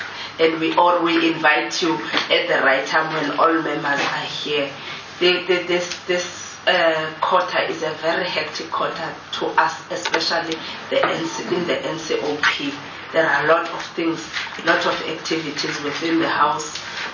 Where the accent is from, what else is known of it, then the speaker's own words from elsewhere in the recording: Eastern Cape, South Africa; from Eastern Cape.